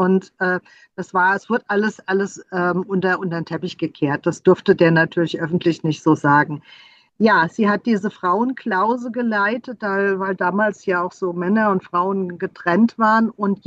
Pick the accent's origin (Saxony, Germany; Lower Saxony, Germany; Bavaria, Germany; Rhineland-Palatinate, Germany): Rhineland-Palatinate, Germany; born there; Ja, also ich bin ja auch in Rheinhessen geboren.